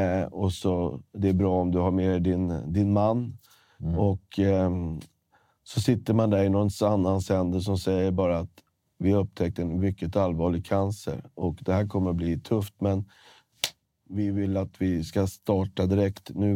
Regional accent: Stockholm, Stockholm County, Sweden; Jag är från Stockholm, Sverige.

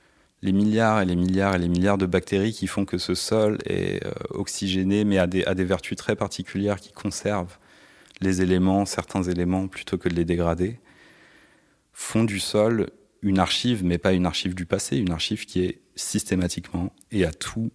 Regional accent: Paris, Île-de-France, France; born there; Moi je suis né à Paris dans le 18e

